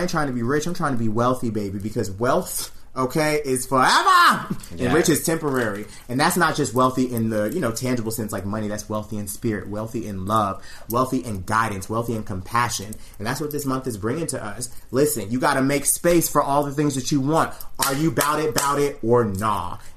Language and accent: English; the South, United States; with two R's, because you know what I'm saying, I'm from the South.